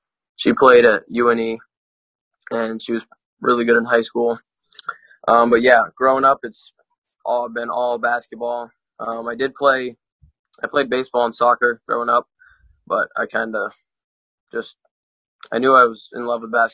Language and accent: English; Readfield, Maine, United States; I'm from Readfield. I live in Readfield, Maine.